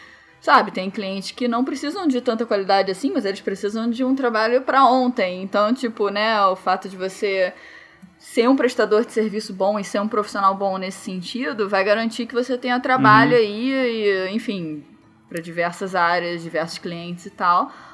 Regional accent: Rio de Janeiro, Brazil; now in Curitiba, Brazil; A gente está em Curitiba, agora a gente é do Rio, mas agora mora em Curitiba.

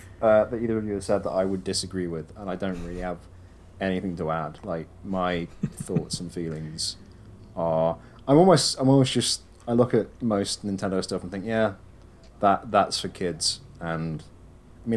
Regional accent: United Kingdom; Oh, I'm British. It's chips, isn't it?

